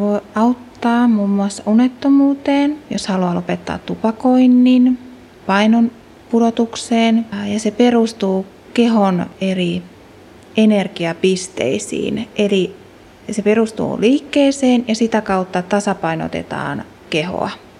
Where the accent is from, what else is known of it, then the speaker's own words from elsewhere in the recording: Fiskars, Uusimaa, Finland; mä oon täältä päin kotoisin